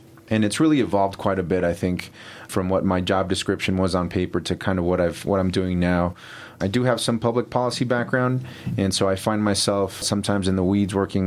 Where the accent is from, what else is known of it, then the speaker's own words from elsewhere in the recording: New Mexico, United States; I'll start by saying that although I grew up fishing in New Mexico, I never really considered myself a sportsman until recent years